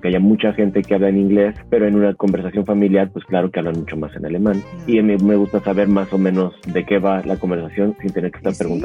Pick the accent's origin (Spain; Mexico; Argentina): Mexico; now in France; soy de México, llevo viviendo en Francia 17 años, aquí en la región de París.